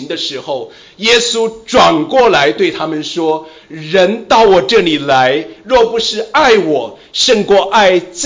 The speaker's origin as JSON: {"language": "Chinese", "town": "Xiaogan", "region": "Hubei", "country": "China", "said": "这是孝感的名字来的。所以我想如果你不想听下面的信息的话，至少你要相信我来自一个非常在乎孝敬父母的地方"}